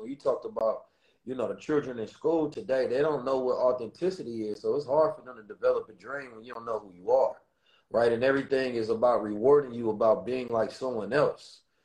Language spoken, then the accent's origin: English; Oakland, California, United States; growing up in Oakland, it definitely encoded me and ingrained me with the experiences, the knowledge, the wisdom, and the understanding of who I am